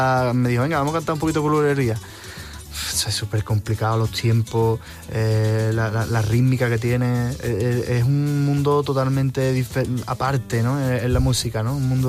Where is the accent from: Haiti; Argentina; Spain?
Spain; Sanlúcar de Barrameda, Andalusia; por ejemplo, Sanlúcar de Barrameda, que es de donde yo vengo